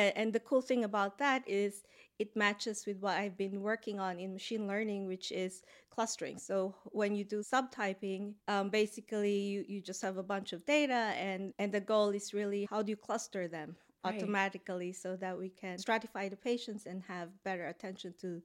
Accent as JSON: {"language": "English", "country": "Philippines", "tie": "born or raised there", "also_born_or_lived": "United States", "moved": "as an adult", "said": "I grew up in the Philippines, so I had my undergrad there."}